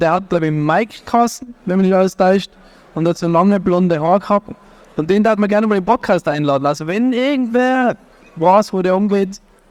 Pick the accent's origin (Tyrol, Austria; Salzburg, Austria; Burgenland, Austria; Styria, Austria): Tyrol, Austria; Innsbruck; so wir sind alle in Innsbruck aufgewachsen